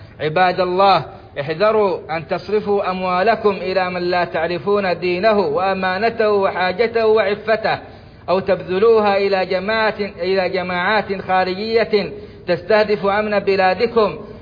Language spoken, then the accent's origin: Arabic; Saudi Arabia; وأدم على بلادنا السعودية أمنها وإيمانها والخيرات في أرجائها